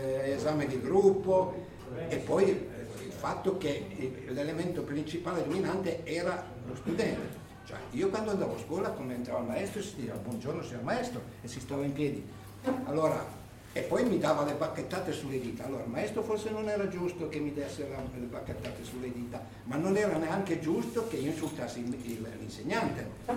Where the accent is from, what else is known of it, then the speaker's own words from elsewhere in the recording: Bergolo, Piedmont, Italy; born there; io sono nato a Bergolo e sono figlio di contadini.